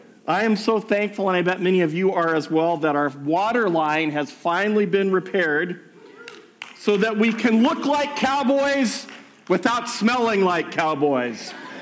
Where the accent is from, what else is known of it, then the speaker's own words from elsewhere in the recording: United States; And growing up in America, that's where I grew up, I loved the 4th of July.